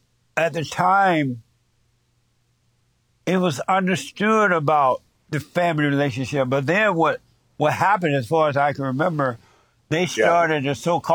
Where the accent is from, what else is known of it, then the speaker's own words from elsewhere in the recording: Alabama, United States; I grew up in Alabama. I don't know if you know that, but I grew up in Alabama.